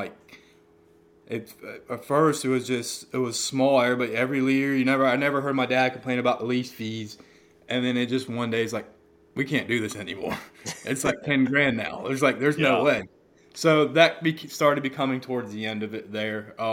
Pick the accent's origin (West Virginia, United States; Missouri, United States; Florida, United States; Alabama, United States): Florida, United States; Key West; also born or lived in Tampa; I'm 32 years old. I was born and raised in Key West, Florida, and halfway through my sixth grade year, I moved to Tampa.